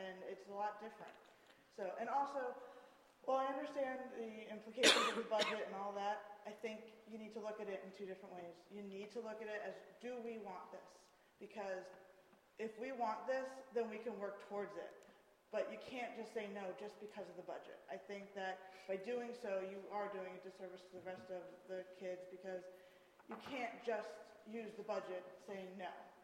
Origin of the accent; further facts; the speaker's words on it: Florida, United States; I have to say, I grew up in Florida, and you guys are about 25 years behind on my scale.